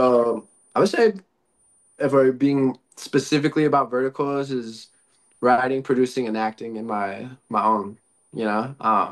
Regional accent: Midwest, United States; I'm from the Midwest, so I'd say I'm a big like steak and potatoes guy

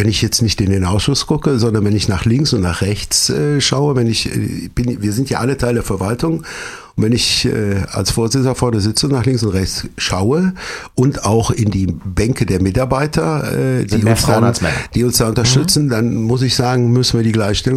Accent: Oberpleis, North Rhine-Westphalia, Germany; also born or lived in Bonn; tatsächlich bin ich 1962 geboren worden, habe 18 Jahre meines Lebens meine Jugend in Oberpleis verbracht, bin also gebürtiger Pleser.

